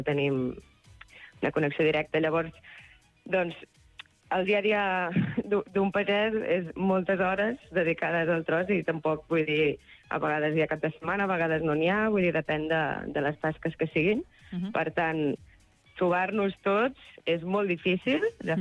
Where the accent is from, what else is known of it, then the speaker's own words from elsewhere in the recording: Badalona, Catalonia, Spain; jo no soc del Priorat, jo soc de Badalona